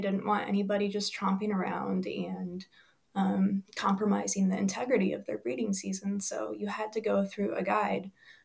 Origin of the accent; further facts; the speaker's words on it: Michigan, United States; I grew up in Berrien County. And there was this really active bird club associated with the nature center there called the Berrien Bird Club.